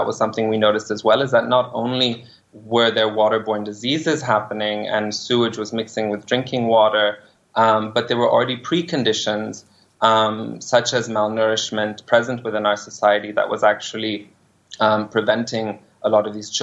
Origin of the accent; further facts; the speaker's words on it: Pakistan; as a Pakistani living in Pakistan